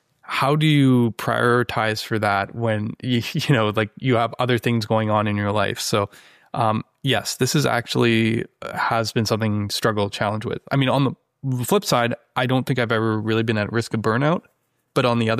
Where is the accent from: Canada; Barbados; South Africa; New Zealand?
Canada; now in San Jose, United States; We're from Canada, but we moved to San Jose because of eBay